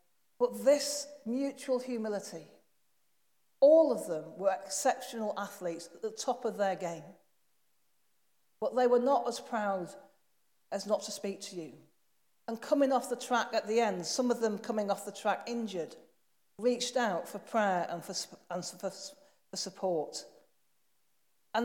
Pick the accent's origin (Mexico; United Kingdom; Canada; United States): United Kingdom; Manchester, North West England; accent: Manchester; in a different country. I know it's only Scotland, but it was challenging. And they did understand my Manchester accent.